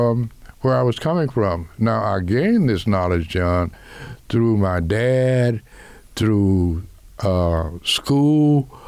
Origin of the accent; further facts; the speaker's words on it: Wrightsville, Arkansas, United States; I'm a country boy. I'm from Wrightsville, Arkansas. I grew up there in the 50s.